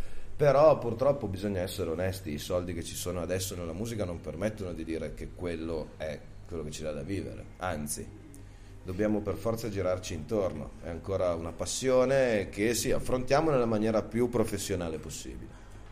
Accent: Acquiterno, Piedmont, Italy; Siamo di un paesino, siamo di Acquiterno, un paesone, paesino, dipende dai punti di vista.

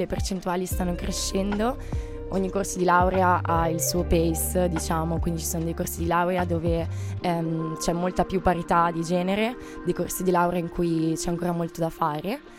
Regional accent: Sanremo, Liguria, Italy; Sono di Sanremo, tra l'altro.

